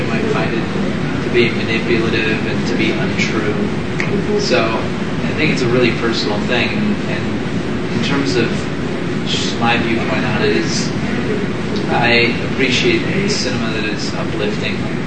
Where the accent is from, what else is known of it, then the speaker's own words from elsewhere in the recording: Salt Lake City, Utah, United States; I grew up and I was raised in Salt Lake, and Mormons tend to put bad things away